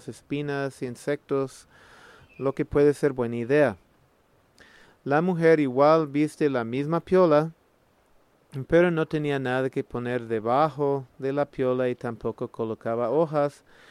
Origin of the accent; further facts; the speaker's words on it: United States; Spanish is a second language; moved away as an adult; now in Ecuador; Soy un biólogo de Estados Unidos. Vivo aquí en Ecuador más de 19 años trabajando en proyectos de conservación.